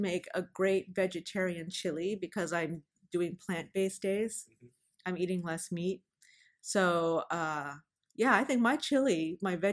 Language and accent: English; New Castle, Pennsylvania, United States; Because I grew up in Newcastle, as you know, which is outside of Pittsburgh. It's in the middle of nowhere, and there are very few Asians.